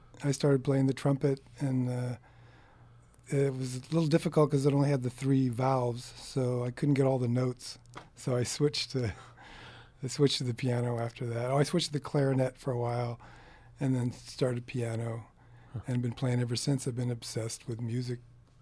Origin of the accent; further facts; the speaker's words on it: San Diego, California, United States; born there; I came from San Diego, and my mother ran away with me when I was a little baby, took me off to Sacramento or somewhere.